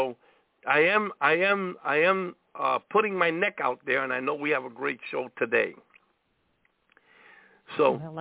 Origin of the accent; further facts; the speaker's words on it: Brooklyn, New York, United States; Now I know a lot of preachers in Brooklyn because I'm originally from Brooklyn.